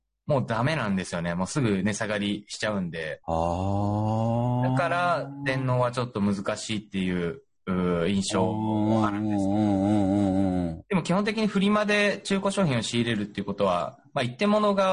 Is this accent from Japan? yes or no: yes; Okayama, Japan; で、僕の地元が岡山なんですけど